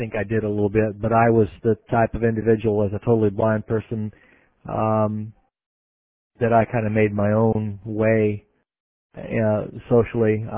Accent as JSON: {"language": "English", "town": "Dayton", "region": "Ohio", "country": "United States", "tie": "born or raised there", "lives_now": "St. Petersburg, United States", "said": "Well, Lou, I'm originally from Dayton, Ohio, and good evening to everyone."}